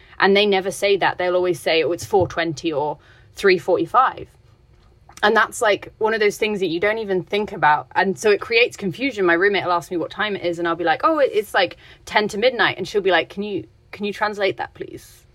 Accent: England, United Kingdom; I grew up in England and I'm just, you know, half English.

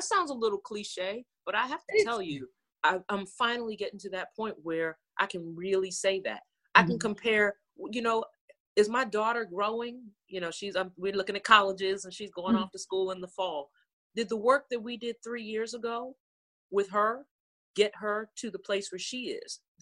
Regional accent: Maryland, United States; You know, I grew up in the Maryland area. I go back home and I have friends who never left Maryland

